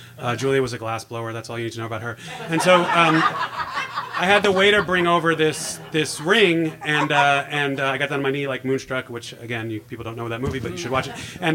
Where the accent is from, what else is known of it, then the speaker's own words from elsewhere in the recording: New York, United States; and she was from Boston, which, you know, and I'm from New York, so I don't.